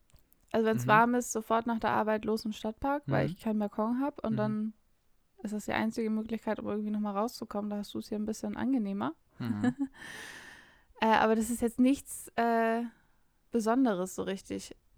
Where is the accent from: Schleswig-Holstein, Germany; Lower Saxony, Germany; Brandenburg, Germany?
Schleswig-Holstein, Germany; ich komme ja aus Nordfriesland und wohne quasi direkt am Meer, bin als kleines Kind schon jeden Sommer nach Sylt gefahren